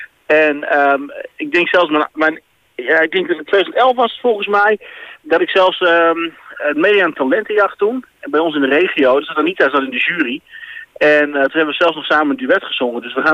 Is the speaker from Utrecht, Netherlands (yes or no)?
no; Nieuw-Buinen, Drenthe, Netherlands; Het Drentse Nieuw-Buinen. Dat ligt precies op de grens van Groningen en Drenthe.